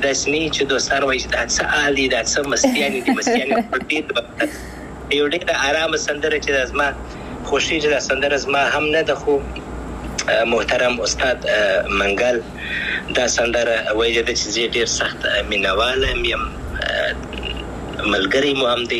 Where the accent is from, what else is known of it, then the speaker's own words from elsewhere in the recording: Afghanistan; moved away; اساس مخکنی سوال افغانستان خو زما دی، زه افغان یم، انشاءالله بیا به افغانستان ته ولاړ سم